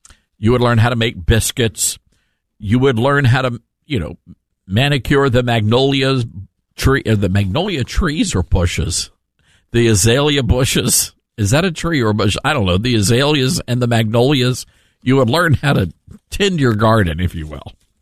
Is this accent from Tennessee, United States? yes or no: yes; Memphis, Tennessee, United States; And my hometown was snubbed there was not a single Memphis barbecue joint on the list.